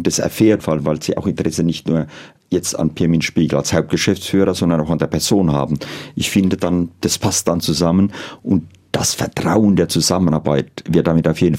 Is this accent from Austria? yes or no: no; Germany; wo ich herkomme, wo ich groß geworden bin, was mich geprägt hat